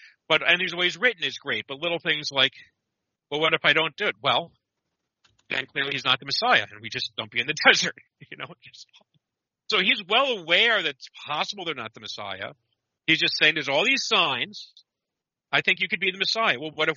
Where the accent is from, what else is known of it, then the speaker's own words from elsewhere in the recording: Massachusetts, United States; And I'm a Northerner from Massachusetts.